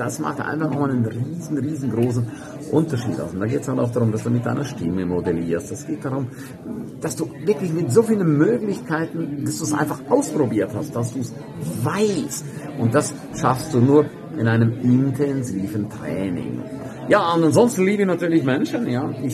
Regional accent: St. Moritz, Graubünden, Switzerland; in meiner Heimatstadt, in St. Moritz.

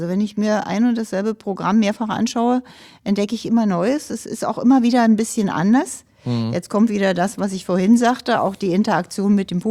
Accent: Berlin, Germany; Ich komme aus dem Ostteil der Stadt Berlin

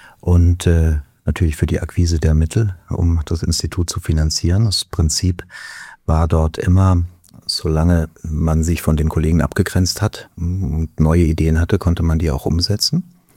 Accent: Worms, Rhineland-Palatinate, Germany; In meiner Heimatstadt in Worms. Und bin dann zum Studium nach Mainz gegangen

